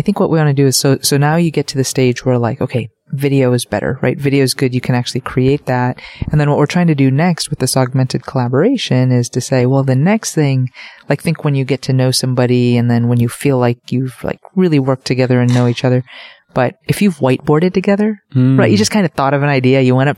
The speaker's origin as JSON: {"language": "English", "country": "United States", "said": "So my family's from Korea, like I'm American"}